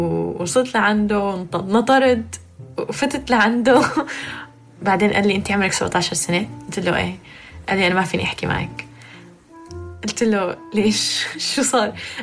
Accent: United Arab Emirates; now in Canada; تربيت بالإمارات، أهلي سوريين، أنا سورية وهلأ عايشة بكندا وعمري 21 سنة

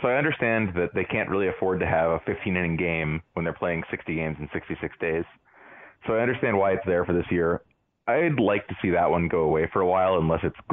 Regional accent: Tennessee, United States; So my dad grew up in St. Louis, and I grew up in Tennessee, so they were just my natural team

